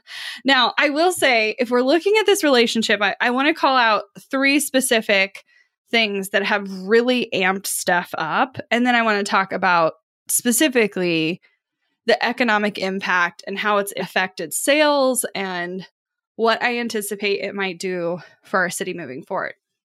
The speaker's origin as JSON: {"language": "English", "town": "Kansas City", "region": "Missouri", "country": "United States", "said": "And so add to the fact that I am from Kansas City"}